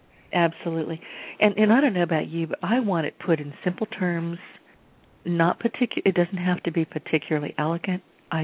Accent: Southern United States, United States; I mean, I'm from the South, you're from the South.

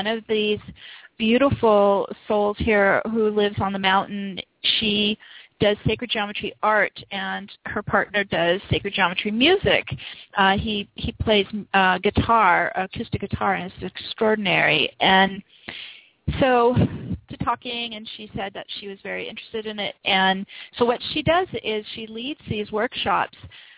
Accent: Los Angeles, California, United States; I was, of course, in shock since I came from Los Angeles.

